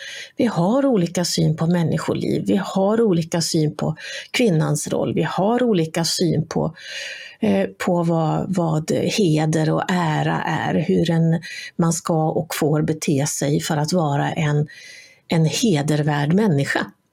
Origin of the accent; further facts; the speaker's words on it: Sweden; det här är också en sån sak som vi svenskar, vi har pratat mycket om självcensur.